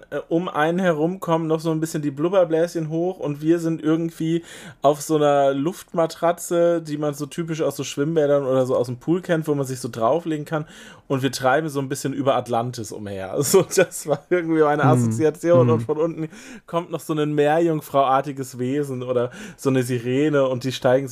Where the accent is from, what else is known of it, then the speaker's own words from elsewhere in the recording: North Rhine-Westphalia, Germany; Ich komme aus NRW.